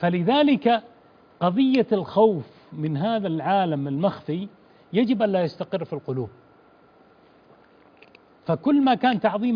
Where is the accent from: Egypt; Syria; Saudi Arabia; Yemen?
Saudi Arabia; Najd; حنا نسميها الجصة عندنا في نجد